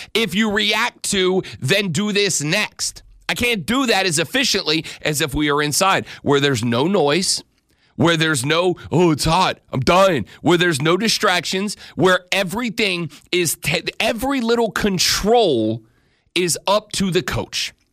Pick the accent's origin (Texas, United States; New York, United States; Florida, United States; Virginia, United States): Florida, United States; Shalimar; And then there's where I grew up in Shalimar. And you got to say it that way. Shalimar.